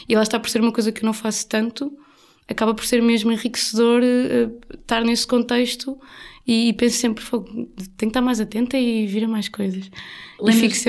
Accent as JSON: {"language": "Portuguese", "town": "Caldas da Rainha", "region": "Leiria", "country": "Portugal", "said": "eu venho de uma, eu sou das Caldas da Rainha, que é uma cidade que tradicionalmente está bastante ligada"}